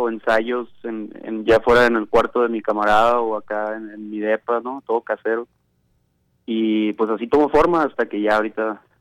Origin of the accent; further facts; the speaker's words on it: Sinaloa, Mexico; nosotros somos de Sinaloa, creo que no lo había mencionado.